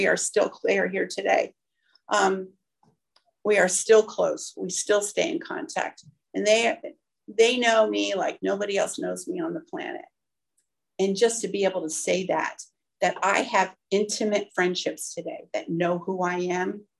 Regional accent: New Jersey, United States; I grew up in the Pine Barrens in southern New Jersey in a little town kind of smack between Atlantic City and Philadelphia.

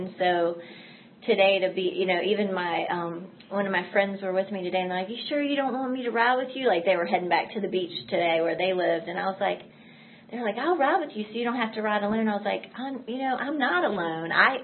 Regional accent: Hopewell, Virginia, United States; so I grew up a little south, further south of Chester. I grew up in Hopewell.

